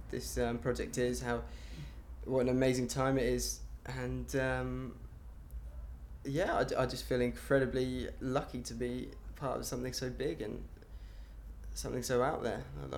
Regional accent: Bury St Edmunds, East of England, United Kingdom; We've pretty much born and bred in Bury St Edmunds, and I've loved it. I've had a great, really privileged upbringing. We became Christians I became Christian when I was a teenager.

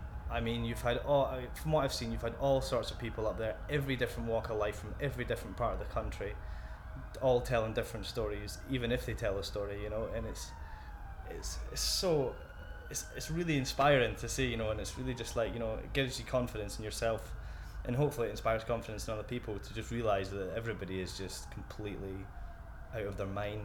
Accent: Scotland, United Kingdom; With passion comes anger, and being Scottish, that comes hand in hand. So that's something I'm very proud of. It's my heritage.

